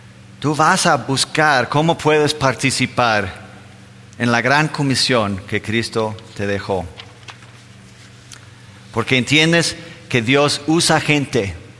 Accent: Denmark; now in Mexico; siendo todavía los únicos de Dinamarca, nos preguntan, oye, ¿de dónde son? Y somos de Dinamarca.

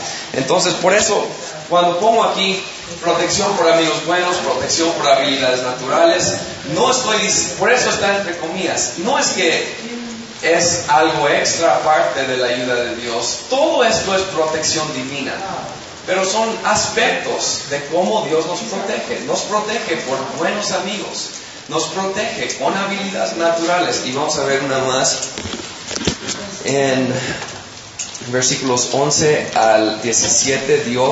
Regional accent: United States; Spanish is a second language; cuando yo como gringo leí la palabra se escurrió

